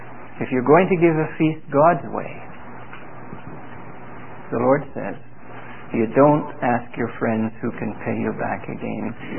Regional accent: Vancouver, British Columbia, Canada; I come from the Vancouver, British Columbia area, which in the lower mainland had a whole fellowship of strong assemblies at one time.

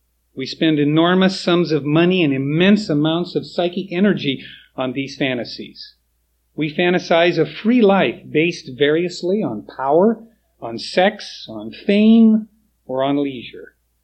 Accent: Oregon, United States; Now, I'm from Oregon. We go down to the Oregon coast, and kite flying is a big deal because the wind always blows.

